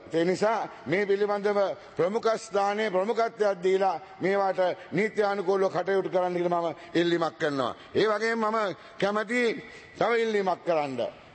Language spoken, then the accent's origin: Sinhala; Eastern Province, Sri Lanka; අපේ පළාත නැගෙනහිර පළාත මං කිව්වා සම්පූර්ණ වෙනස් පළාතක්.